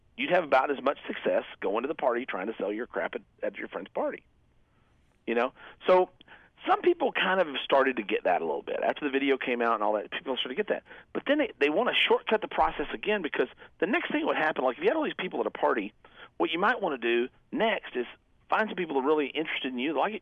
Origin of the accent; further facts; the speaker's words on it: Kentucky, United States; I kind of, I'm from Kentucky, so like I said, so everybody's got a story, you know, so I get this country boy wisdom.